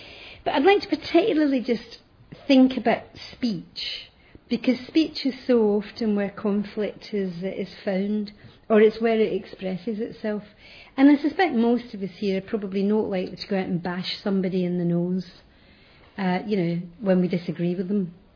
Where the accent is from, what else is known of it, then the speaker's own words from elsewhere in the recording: Glasgow, Scotland, United Kingdom; as a Glaswegian, we love the one-liner.